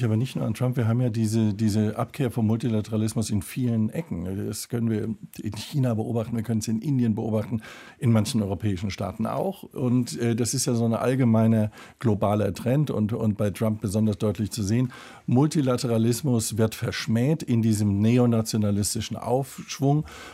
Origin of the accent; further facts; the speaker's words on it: Frankfurt, Hesse, Germany; now in Munich, Germany; Also ich komme aus Frankfurt, ich lebe in München